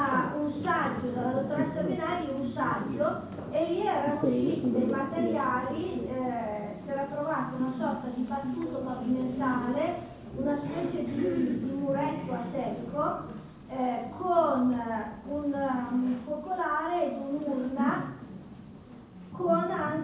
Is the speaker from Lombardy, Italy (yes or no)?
yes; Legnano, Lombardy, Italy; ma lei signorina di dov'è? Sono di Legnato